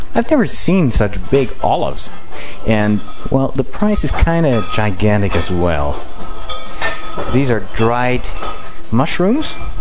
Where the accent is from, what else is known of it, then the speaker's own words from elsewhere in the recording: Netherlands; I'm from Holland.